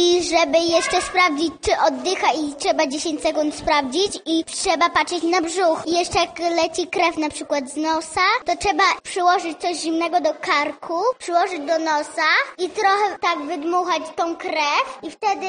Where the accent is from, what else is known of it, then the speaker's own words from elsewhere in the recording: Wieluń, Łódź Voivodeship, Poland; jestem z Wielunia i jestem z czwórki.